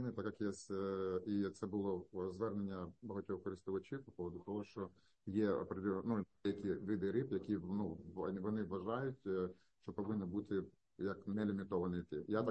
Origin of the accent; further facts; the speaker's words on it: Odesa Oblast, Ukraine; Я з Одеського регіону